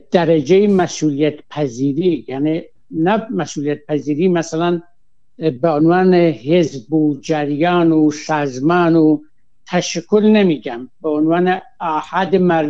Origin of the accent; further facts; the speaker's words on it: Iran; با عنوان کسی که از ایران اومدم اینجا